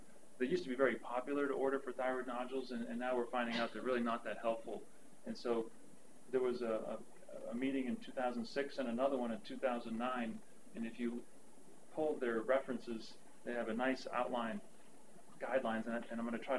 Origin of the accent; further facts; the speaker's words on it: Netherlands; but I'm originally from Holland